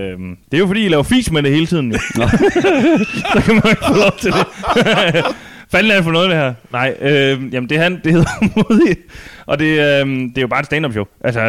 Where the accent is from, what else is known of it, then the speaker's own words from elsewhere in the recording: West Jutland, Denmark; hjemme i Vestjylland, hvor jeg kommer